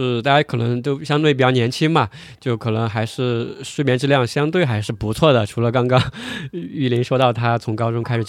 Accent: Sichuan, China; 因为我首先第一个我是四川人，对吧？然后我在四川工作过，在北京也有工作的经验

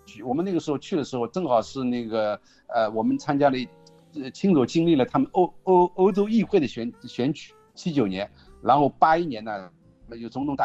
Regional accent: China; now in France

